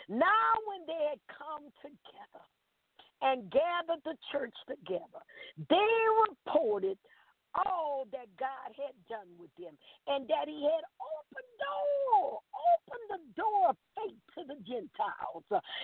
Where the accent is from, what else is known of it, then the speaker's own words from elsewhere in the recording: New Orleans, Louisiana, United States; And you know, as a little girl growing up in New Orleans, hallelujah, there were some things that we used to hear the older people, the elders say.